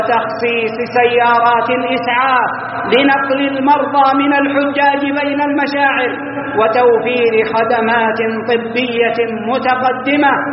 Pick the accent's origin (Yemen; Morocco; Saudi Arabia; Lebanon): Saudi Arabia; بلادنا المملكة العربية السعودية